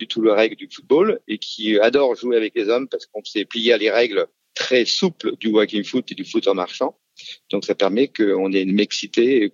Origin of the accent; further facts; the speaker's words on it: Centre-Val de Loire, France; dans le Loir-et-Cher, voilà pourquoi nous, on est quand même assez particuliers. On est des Gaulois, puisqu'on est le seul village du Loir-et-Cher à avoir une équipe de football.